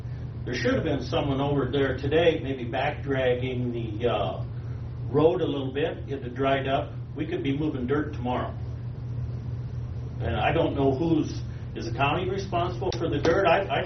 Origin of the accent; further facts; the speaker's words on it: Hubbard, United States; I'm from Hubbard.